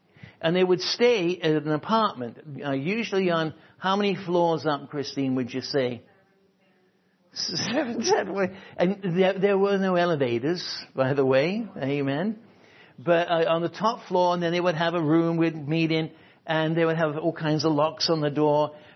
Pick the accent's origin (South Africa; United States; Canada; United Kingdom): United Kingdom; England; I'm an Englishman. I mean, I don't speak Chinese